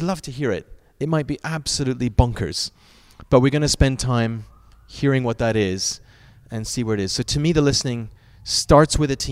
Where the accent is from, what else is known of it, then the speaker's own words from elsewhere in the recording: Guelph, Ontario, Canada; also born or lived in United Kingdom; I'm originally from Guelph, Ontario, but I've been in the UK for 14 years and I've just come back